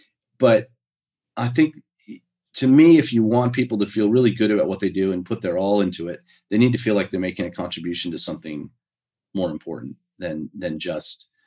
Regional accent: United States; accent: American; now in Australia; listening to me, my accent's American, but I've been in Australia for 27 years.

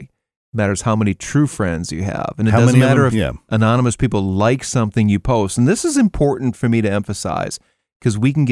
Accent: Green Bay, Wisconsin, United States; I grew up in Green Bay, Wisconsin, very cold, very long winters.

